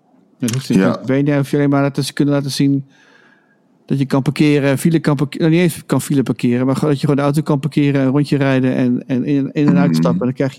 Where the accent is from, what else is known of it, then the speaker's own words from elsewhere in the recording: Groningen, Netherlands; Ik kom dus zelf uit Groningen van oorsprong.